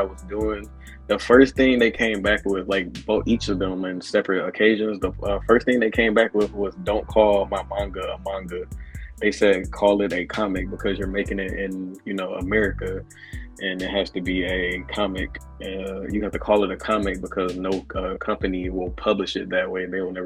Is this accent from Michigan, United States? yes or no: yes; Michigan, United States; Well, I'm from Michigan, and I've always been into anime and always been into manga.